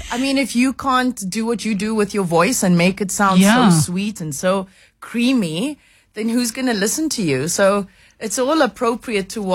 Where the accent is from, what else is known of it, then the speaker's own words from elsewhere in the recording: Cape Town, Western Cape, South Africa; moved away as an adult; now in Johannesburg, South Africa; I left home. I left Cape Town when I was 18 to join my first professional dance company.